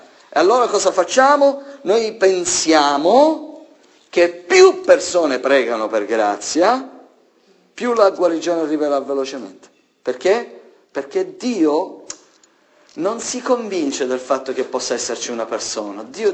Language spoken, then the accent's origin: Italian; Sicily, Italy; io vengo dalla Sicilia e so cosa significa pagare il pizzo.